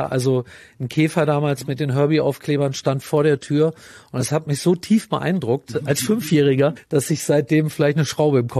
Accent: Hesse, Germany; accent: Hessian; now in Wolfsburg, Germany; Ich war da 5 Jahre alt und das war eigentlich toll. Aber das Erste, was ich erlebt habe hier in Wolfsburg, ist, dass man mir meinen hessischen Dialekt aberzogen hat innerhalb von 2-3 Wochen.

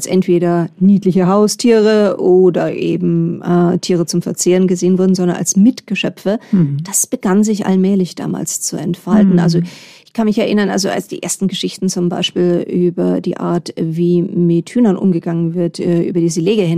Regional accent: Bamberg, Bavaria, Germany; meine Großeltern mütterlicherseits nicht in Bamberg, meiner Heimatstadt, wohnten, sondern etwas weiter außerhalb.

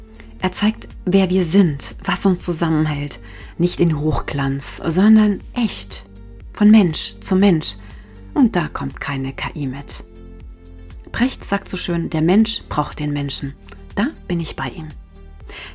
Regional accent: Thuringia, Germany; Als Kind spielte ich hier im Sand. Ich komme aus Thüringen.

